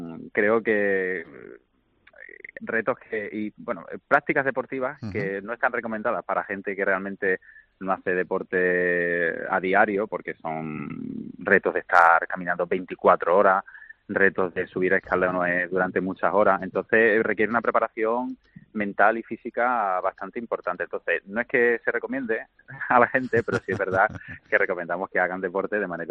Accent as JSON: {"language": "Spanish", "region": "Extremadura", "country": "Spain", "lives_now": "Sanlúcar de Barrameda, Spain", "said": "Yo soy extremeño, lo que pasa es que llevo ya 16 años viviendo aquí en Sanlúcar."}